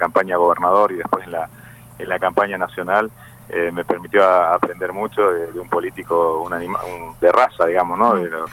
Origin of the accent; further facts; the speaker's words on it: Neuquén, Argentina; los candidatos somos neuquinos quienes encabezamos